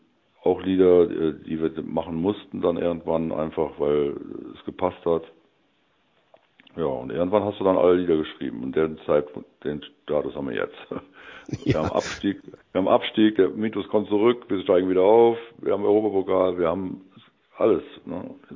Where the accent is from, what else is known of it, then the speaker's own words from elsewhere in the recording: Andernach, Rhineland-Palatinate, Germany; accent: Rhenish dialect; unterhalb ist Köln und ich komme aus Andernach, ist noch weiter unterhalb. Das heißt, ich bin Rheinländer und spreche auch rheinischen Dialekt.